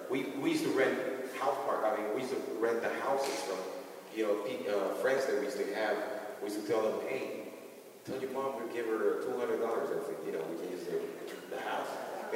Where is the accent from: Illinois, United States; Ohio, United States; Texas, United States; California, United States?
California, United States; Compton; I grew up in Compton